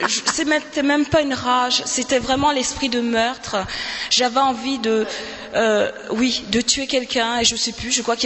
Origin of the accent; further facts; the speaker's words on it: Brest, Brittany, France; Bonsoir. Voilà, je viens de Brest.